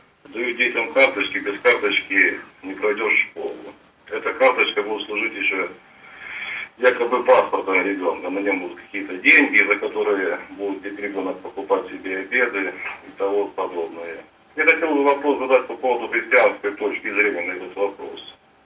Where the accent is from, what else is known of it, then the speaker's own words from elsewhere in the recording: Belgorod, Belgorod Oblast, Russia; я из Белгорода.